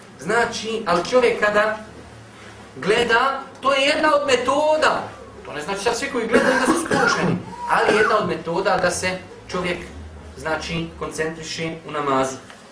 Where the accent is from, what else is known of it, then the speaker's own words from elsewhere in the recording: Bosnia & Herzegovina; ja nisam spao s Marsa, ja sam Bošnjak, Bosanac.